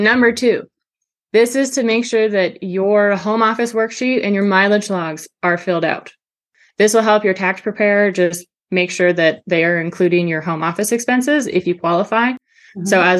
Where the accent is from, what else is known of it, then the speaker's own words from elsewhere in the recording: Canada; now in Georgia, United States; sorry, I'm Canadian, so there's my, but I live in Georgia now.